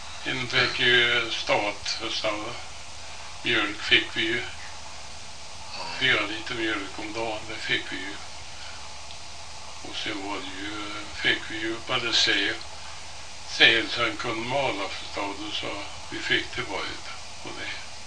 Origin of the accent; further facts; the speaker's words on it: Hommantorp, Sweden; born there; Jag är född i Hommantorp.